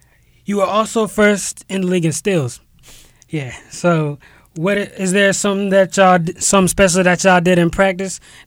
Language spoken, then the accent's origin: English; East Coast, United States; Yeah, I'm from the East Coast, so like that don't bother me.